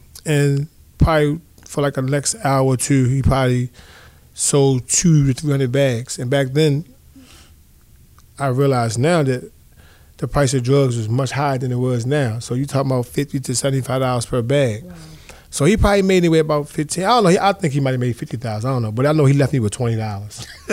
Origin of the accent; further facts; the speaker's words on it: Baltimore, Maryland, United States; So growing up in Baltimore, for some reason, we had lack of resources.